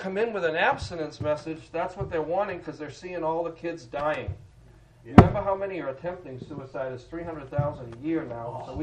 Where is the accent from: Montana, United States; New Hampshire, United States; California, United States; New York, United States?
New Hampshire, United States; I have a guy in New Hampshire. Well, I'm in New Hampshire. That's a big deal. Yeah. But it's in my hometown, and he's my tax guy.